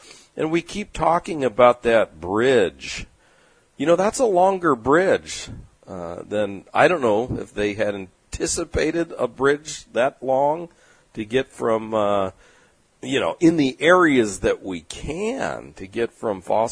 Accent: California, United States; And of course, we're from California.

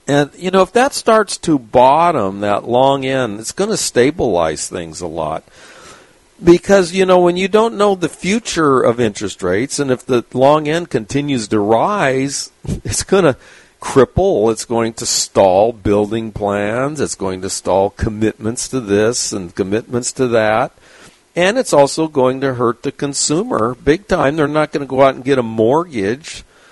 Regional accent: San Diego, California, United States; So I enjoyed it because the Navy, I'm from San Diego. My father was in the Navy in World War II.

